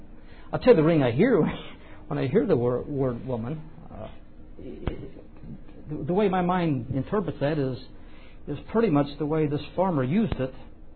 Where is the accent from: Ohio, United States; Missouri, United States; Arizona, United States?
Missouri, United States; Kansas City; moved away; Look, I came from Kansas City out here in 1980. In Kansas City, I have, my mother is still there.